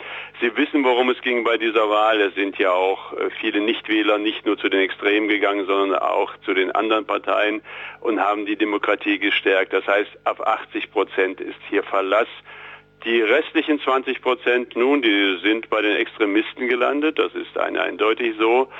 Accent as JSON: {"language": "German", "region": "Berlin", "country": "Germany", "lives_now": "Munich, Germany", "said": "als Berlinerin, na gut, und dann noch in München leben"}